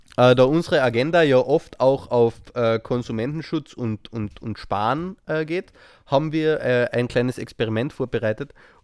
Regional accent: Austria; bei uns in Österreich

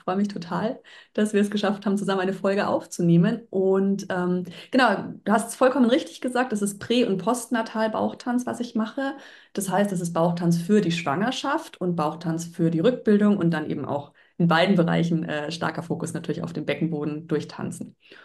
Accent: Bavaria, Germany

